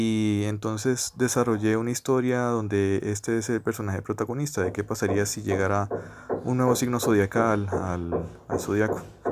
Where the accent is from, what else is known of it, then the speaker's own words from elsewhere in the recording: Cali, Valle del Cauca, Colombia; soy también caleño y actualmente me encuentro trabajando como ilustrador freelance